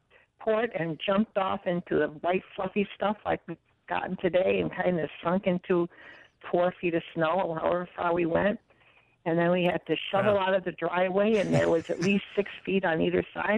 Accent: Fulton, New York, United States; I grew up in Fulton, New York, north of Syracuse, the great snow belt mid-state.

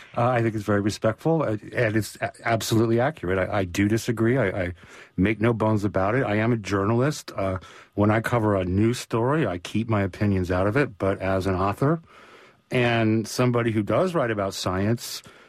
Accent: California, United States; I grew up in California. I used to go to SeaWorld when I was a kid.

